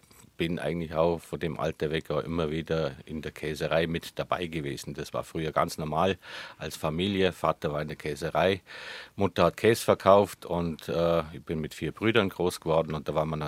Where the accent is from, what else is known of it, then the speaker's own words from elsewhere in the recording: Stiefenhofen, Bavaria, Germany; Nein, ich bin groß geworden in Stiefenhofen.